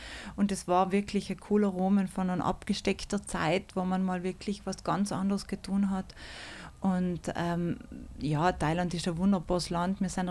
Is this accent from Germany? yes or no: no; South Tyrol, Italy; Ich glaube, das hat man als Südtiroler ein bisschen einen Drang zu verstehen, warum ist das jetzt genau da so.